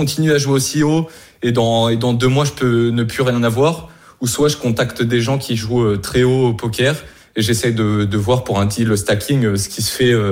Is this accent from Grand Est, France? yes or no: no; Normandy, France; now in Portugal; C'est ça, j'étais de Normandie, maintenant j'habite au Portugal.